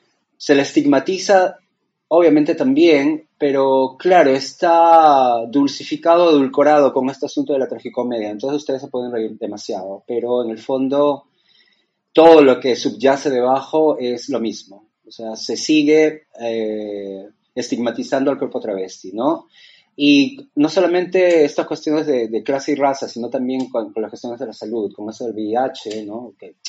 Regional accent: Peru; que se hizo en Perú y recién la veo. Había recibido como noticias un poco de lo que estaba sucediendo en mi país

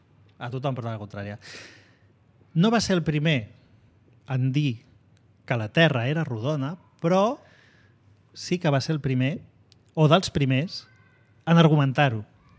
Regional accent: Tarragona, Catalonia, Spain; Petardos perquè jo soc de Tarragona i a Tarragona diem petardos.

